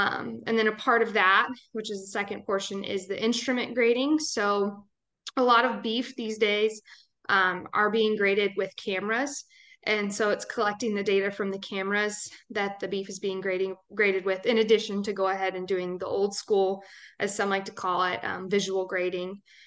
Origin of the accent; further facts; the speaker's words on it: Texas, United States; I am from Texas originally